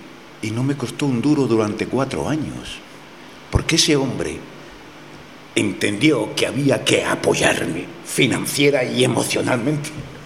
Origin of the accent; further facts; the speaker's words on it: Santiago de la Ribera, Region of Murcia, Spain; moved away; me quedaba mirando el mar allí en mi tierra, en Santiago de la Ribera, provincia de Murcia, de provincia de la cual me siento algo exiliado, voluntario.